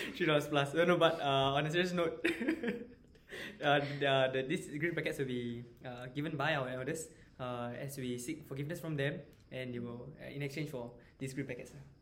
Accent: Singapore; I'm Malay and I'm Singaporean also.

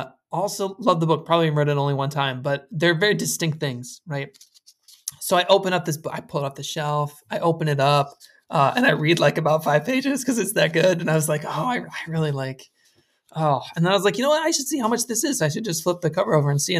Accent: San Francisco, California, United States; born there; and then there's California, the place where I was born in San Francisco.

